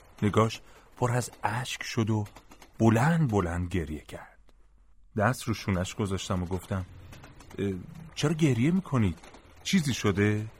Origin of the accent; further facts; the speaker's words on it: Mashhad, Razavi Khorasan, Iran; گفتم مشهد.